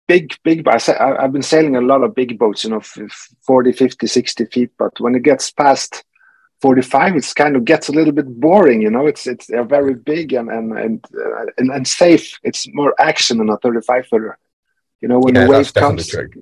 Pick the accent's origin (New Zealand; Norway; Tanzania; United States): Norway; first of all, I'm from Norway and I like cold weather.